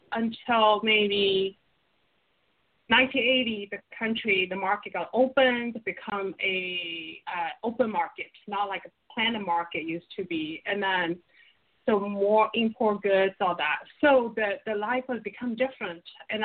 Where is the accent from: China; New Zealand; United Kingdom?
China; So actually, I grew up in China